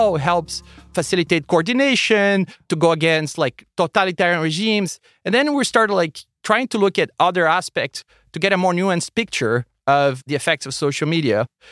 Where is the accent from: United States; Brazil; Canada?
Brazil; I'm from Brazil originally